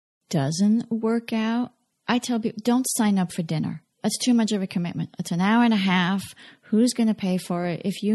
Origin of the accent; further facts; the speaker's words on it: France; And I was born and raised in France. So I know I don't sound it